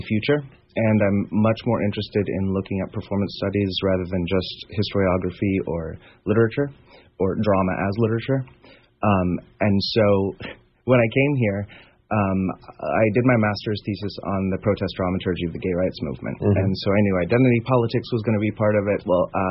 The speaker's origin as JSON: {"language": "English", "town": "Kansas City", "country": "United States", "tie": "born or raised there", "said": "I was in high school, so I had seen it in my hometown of Kansas City and fell in love with the show then."}